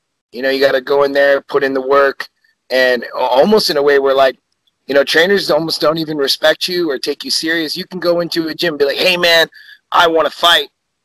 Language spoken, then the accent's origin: English; Las Vegas, Nevada, United States; also born or lived in Biloxi / Tucson; but I was born in Biloxi, Mississippi. We lived in Arizona for a little bit, Tucson, and then we moved to Vegas about 2002.